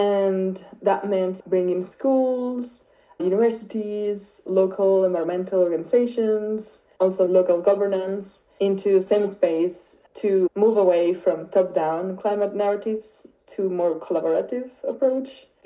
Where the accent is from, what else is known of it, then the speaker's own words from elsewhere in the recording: Spain; English is a second language; also born or lived in Chile; now in United States; I was born in Chile, grew up in Spain, and found myself living on MDI thanks to my studies as a human ecologist at College of the Atlantic.